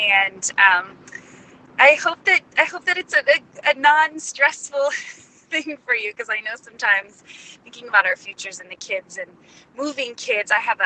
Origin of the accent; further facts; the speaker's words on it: Ohio, United States; moved away as an adult; now in Dallas, United States; I am originally from Northeast Ohio, and I moved 6 years ago to Dallas, Texas.